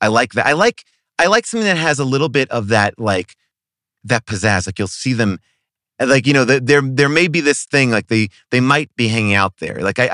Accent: New York, United States; No. I'm a New Yorker

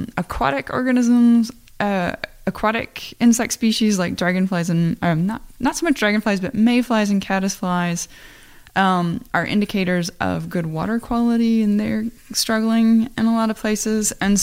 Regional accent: Iowa, United States; I am from Iowa. You know, I have family that farm.

